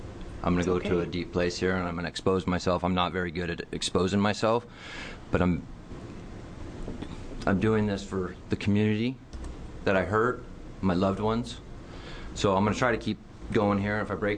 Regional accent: Eugene, Oregon, United States; I'm from Eugene.

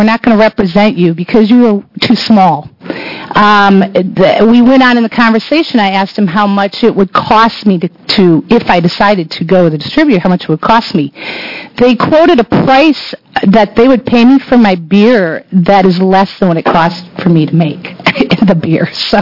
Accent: Florence, Oregon, United States; I'm from Florence, Oregon.

